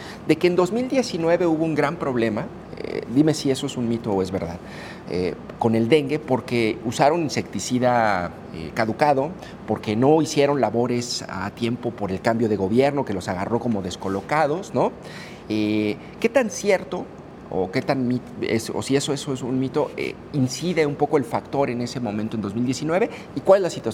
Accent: Guadalajara, Jalisco, Mexico; qué tan buenos somos los tapatíos

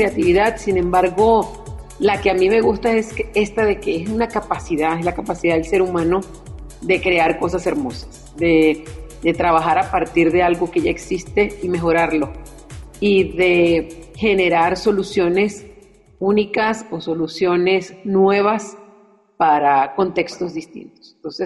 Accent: Venezuela; born there; Yo nací en Venezuela, entonces en Sudamérica llegó muy fuerte

